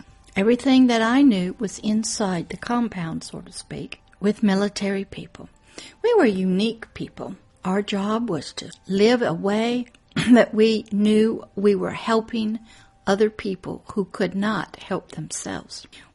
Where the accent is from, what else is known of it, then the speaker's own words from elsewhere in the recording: Moffett Field, California, United States; born there; In fact, I was born on Moffett Air Force Base, Field, California. I was military issue.